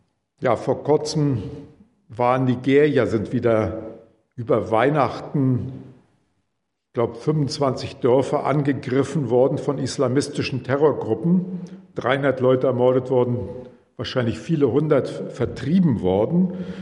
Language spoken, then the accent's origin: German; Heinebach, Hesse, Germany; das Dorf, wo ich herkomme, steht nicht ausdrücklich in der Bibel drin, leider. Das heißt, Heinebach, hat das schon mal jemand gehört? Nee, manchmal in Gemeinden ist überraschend, dann kennt jemand, das ist ein Dorf in Nordhessen bei Kassel.